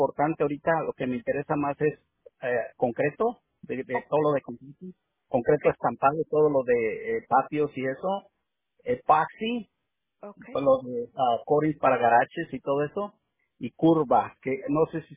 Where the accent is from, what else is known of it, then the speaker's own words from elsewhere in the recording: Mexico; now in United States; allí llegué desde México hace muchos años y luego me moví al sur, al norte de California. Y luego anduve donde quiera, en todos Estados Unidos